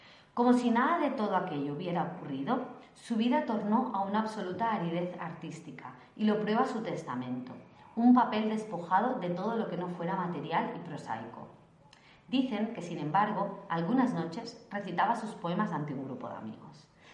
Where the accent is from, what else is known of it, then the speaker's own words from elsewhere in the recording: Catalonia, Spain; como buenos catalanes que celebramos